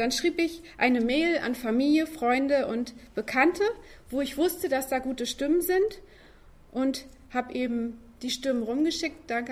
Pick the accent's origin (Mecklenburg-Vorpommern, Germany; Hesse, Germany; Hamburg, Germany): Mecklenburg-Vorpommern, Germany; Ducherow; in meinem Heimatdorf in Ducherow und war irgendwie bedrückt.